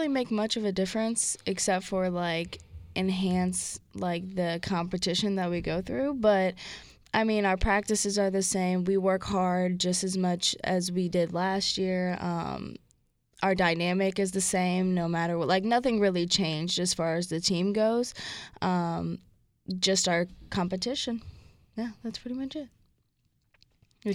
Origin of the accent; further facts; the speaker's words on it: St. Louis, Missouri, United States; Yeah, so I'm from St. Louis, and my major is recreational therapy